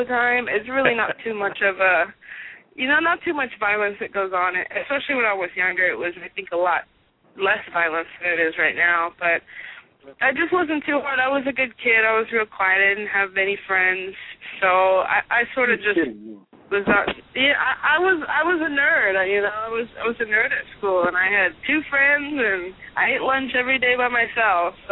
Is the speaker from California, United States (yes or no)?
yes; Chico, California, United States; I grew up in Chico, California, which, you know, is this real small town.